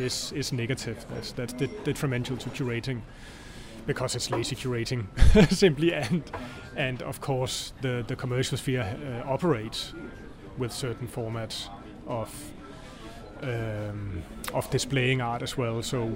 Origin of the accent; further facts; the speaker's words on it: Denmark; the 80s when I was growing up in Denmark and listening to music